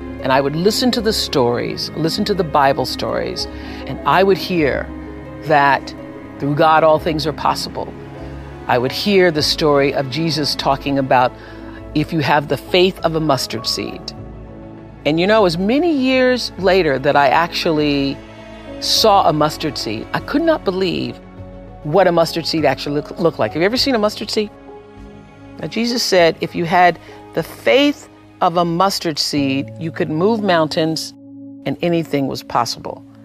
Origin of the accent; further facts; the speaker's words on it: Mississippi, United States; For me, colored girl, Negro child, growing up in Mississippi